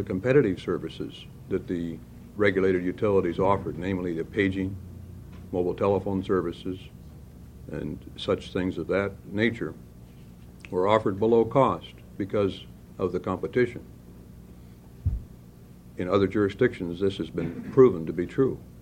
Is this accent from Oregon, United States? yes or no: yes; Eugene, Oregon, United States; from Eugene.